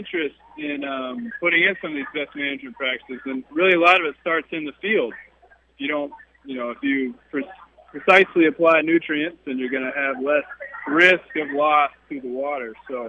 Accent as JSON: {"language": "English", "region": "Kentucky", "country": "United States", "also_born_or_lived": "Oklahoma", "moved": "yes", "lives_now": "South Dakota, United States", "said": "From Kentucky originally, and then spent some time in Oklahoma, so South Dakota is a much cooler climate, if you will."}